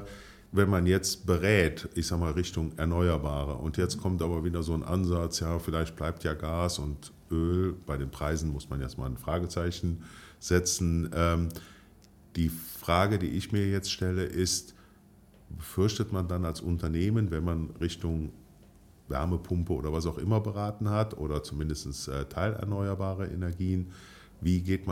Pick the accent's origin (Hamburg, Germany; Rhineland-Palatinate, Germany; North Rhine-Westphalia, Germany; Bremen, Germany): North Rhine-Westphalia, Germany; Cologne; darf ich als Kölner auch mal nochmal betonen